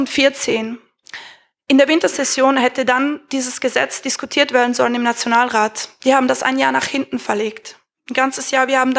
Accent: Zurich, Switzerland; ich bin aus Zürich

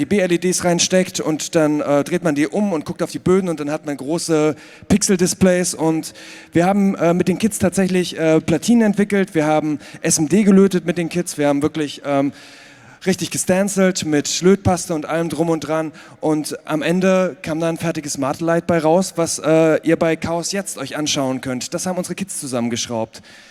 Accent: Göttingen, Lower Saxony, Germany; Wir kommen aus Göttingen. Göttingen ist sehr politisch aktiv

